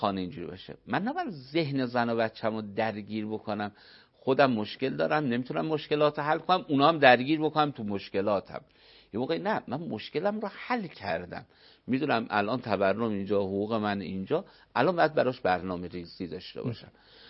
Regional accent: Isfahan, Iran; مثلا ما اصفهانیم

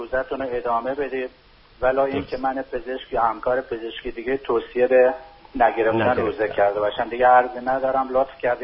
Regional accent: Tehran, Tehran Province, Iran; اون روز وقتی که رسیدم به وطنم که تهران هست

